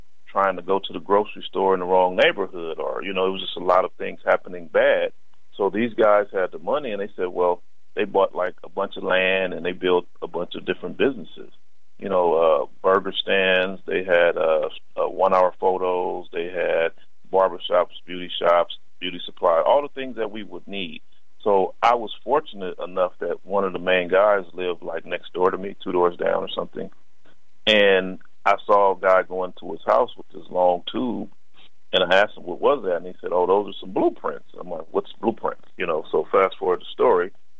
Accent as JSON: {"language": "English", "town": "Compton", "region": "California", "country": "United States", "tie": "born or raised there", "said": "I grew up in Compton, California"}